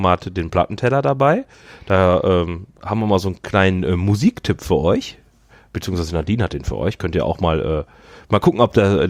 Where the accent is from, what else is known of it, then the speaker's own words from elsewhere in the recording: Düsseldorf, North Rhine-Westphalia, Germany; bin ja gebürtiger Düsseldorfer.